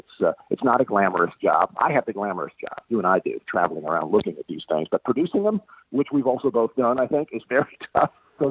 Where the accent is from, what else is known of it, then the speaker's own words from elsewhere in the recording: Florida, United States; I grew up in Florida where, gosh, during the extreme of, you know, July or August, even at night, it's, you know, 9 or 10 at night, it's still 85 degrees and 90% humidity.